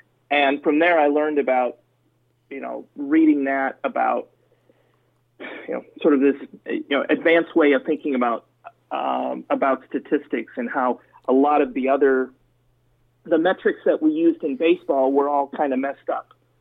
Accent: Iowa, United States; Oddly enough, I grew up in Iowa.

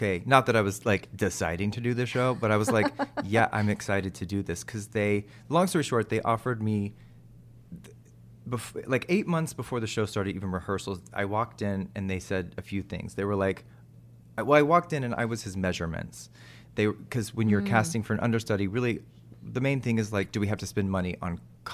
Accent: Texas, United States; They said, can you do a Texan accent? And I was like, I'm from Texas.

